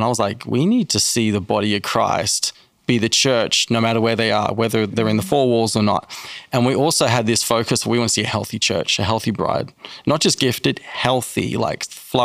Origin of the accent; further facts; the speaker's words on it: Australia; accent: Australian; now in United States; Grew up in Australia. And we came to the US in 2009 and I fell in love with America.